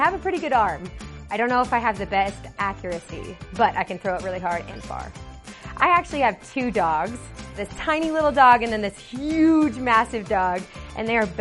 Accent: Highlands Ranch, Colorado, United States; I'm from Highlands Ranch, Colorado

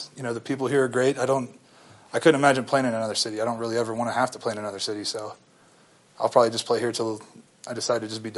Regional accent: United States; He's from Australia. I'm from America.

